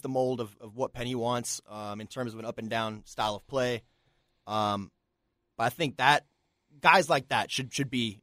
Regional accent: Raleigh, North Carolina, United States; I'm from Raleigh, so NC State was about 15, 20 minutes the campus was from my parents' home.

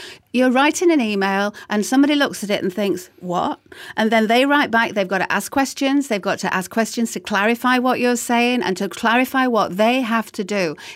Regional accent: Sheffield, Yorkshire and the Humber, United Kingdom; accent: Sheffield; So I was speaking in my Sheffield accent in those days, which is very different.

